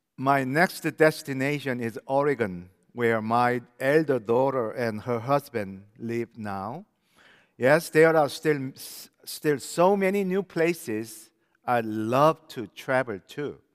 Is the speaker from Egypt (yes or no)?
no; South Korea; moved away as an adult; now in United States; I traveled mostly to my home country, South Korea, with my family several times, and I loved every moment of those overseas trips. I cannot believe that it has been over 40 years since I immigrated into this United States of America.